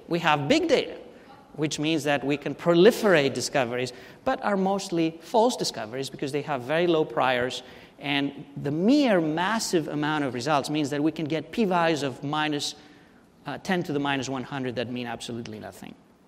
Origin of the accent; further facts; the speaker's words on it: Greece; I'm Greek. I owe so much debt. Well, I'm also American